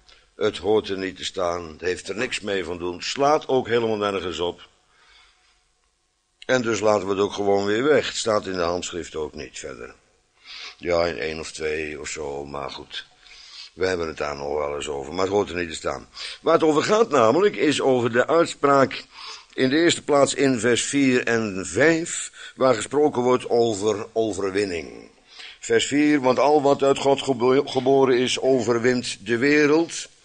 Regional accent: Netherlands; Ik ben aan het water geboren en grootgebracht aan de Oude Rijn. Aan de grens van het voormalige Romeinse Rijk, denk ik achteraf.

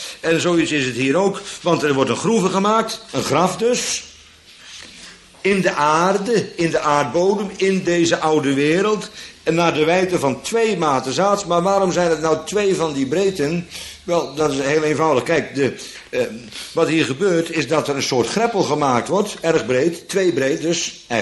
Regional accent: Bodegraven, South Holland, Netherlands; Ik kom uit Bodegraven

